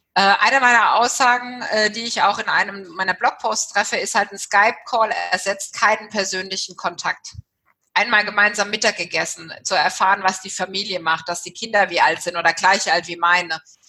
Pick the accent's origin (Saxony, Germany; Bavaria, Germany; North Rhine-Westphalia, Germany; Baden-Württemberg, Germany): Baden-Württemberg, Germany; Walldorf; Ich bin selbst in Waldorf aufgewachsen